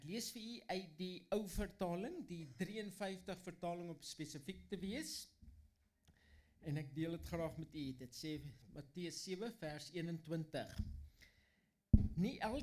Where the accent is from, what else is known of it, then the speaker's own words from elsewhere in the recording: Machadodorp, Mpumalanga, South Africa; En ek is amper hier groot geword, hier naby. Julle ken Misharudorp? Swan Horse Town en die perd het gevrek dorpie. Dis waar ek vandaan kom. Ek het daar groot geword.